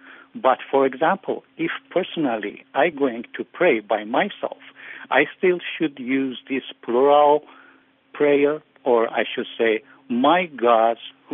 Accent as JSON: {"language": "English", "country": "Iran", "second_language": "English", "said": "as I become believer in my home country, Iran."}